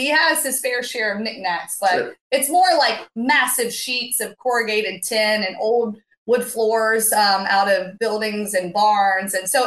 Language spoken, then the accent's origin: English; Mississippi, United States; we're not from that part of the country. We are from Mississippi, but not that part of Mississippi.